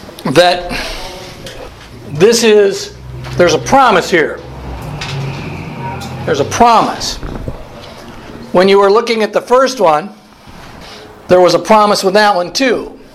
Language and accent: English; Wisconsin, United States; Okay, I'm from Wisconsin. German home.